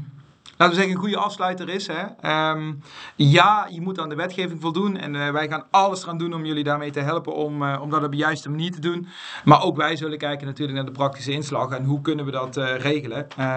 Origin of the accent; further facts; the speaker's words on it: Limburg, Netherlands; We zijn Limburgers, we blijven Limburgers